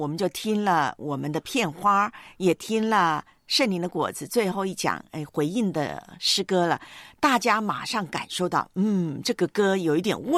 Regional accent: Taiwan; 你知道我们小时候在台湾呢

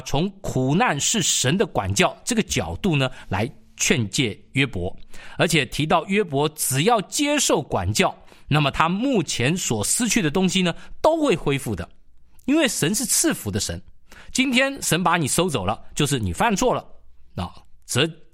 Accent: China; 当然我们中国人讲的是长命百岁嘛

